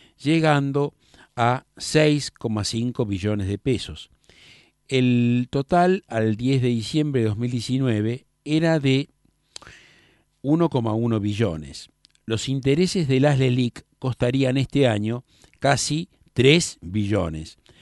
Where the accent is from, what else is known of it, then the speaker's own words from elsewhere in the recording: Argentina; Como los argentinos sufrimos tantas crisis y confiscaciones insólitas, tendemos a pensar lo peor